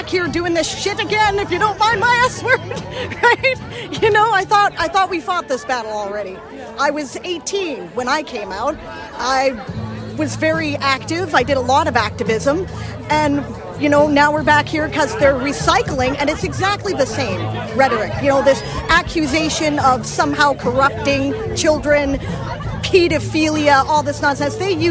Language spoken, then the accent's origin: English; Vernon, British Columbia, Canada; I was born and raised here in Vernon